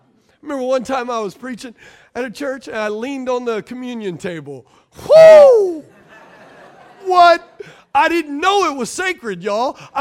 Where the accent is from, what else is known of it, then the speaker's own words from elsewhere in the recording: Louisiana, United States; They blamed it on the fact that I was from Louisiana.